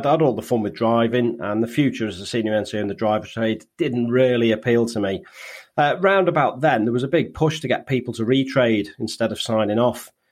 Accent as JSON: {"language": "English", "town": "Birkenhead", "region": "North West England", "country": "United Kingdom", "tie": "born or raised there", "said": "And I ended up in my garage in a place where I grew up near in Birkenhead."}